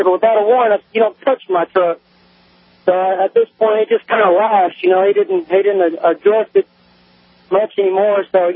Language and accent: English; Nashville, Tennessee, United States; I was raised up in Nashville, you know, so I'm used to dealing with an aggressive police force, but I moved to West Tennessee.